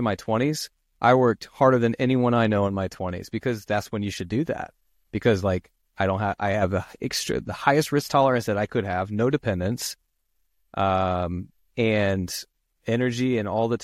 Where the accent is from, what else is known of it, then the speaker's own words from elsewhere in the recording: Muncie, Indiana, United States; That's where I graduated from, but I grew up in Muncie.